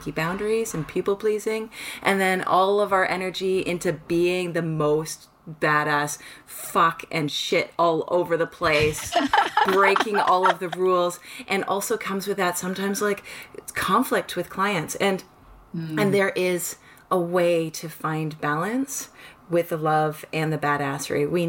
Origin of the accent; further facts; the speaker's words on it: Canada; I'm from Canada.